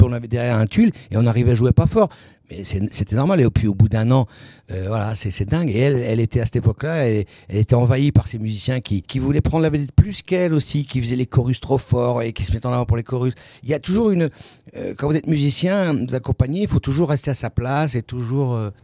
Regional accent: Hauts-de-France, France; Parce que d'abord, moi, je suis un petit gars du Nord, vous savez, je viens du Pas-de-Calais.

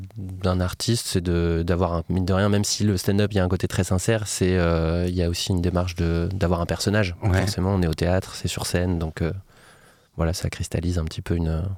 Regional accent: Nantes, Pays de la Loire, France; Et c'est là que je suis né, j'ai grandi à Nantes, donc je suis très heureux de retourner jouer là-bas

